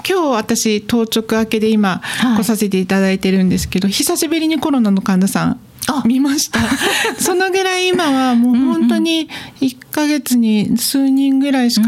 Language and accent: Japanese; Kochi, Japan; now in Okinawa, Japan; やっぱり私特に高知県から来たっていうのもありまして、高知県は土地が広くて、でも人数、人口は少ないところですので